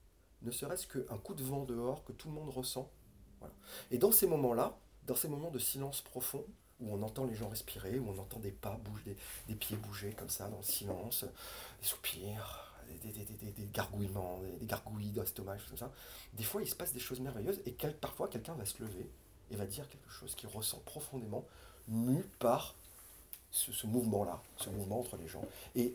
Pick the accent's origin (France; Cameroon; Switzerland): France; Marseille, Provence-Alpes-Côte d'Azur; born there; Moi, je suis né à Marseille. Moi, je suis né à Marseille.